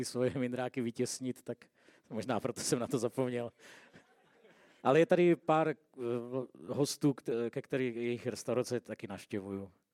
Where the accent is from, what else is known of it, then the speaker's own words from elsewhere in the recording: Olomouc, Olomouc Region, Czechia; also born or lived in Ostrava; Já pořád jsem hrdý Olomoučák a já v podstatě, byť jsem nějakou dobu prožil v té Ostravě, která za mě je taky svým způsobem nádherný město, tak do Olomouce se vracím rád.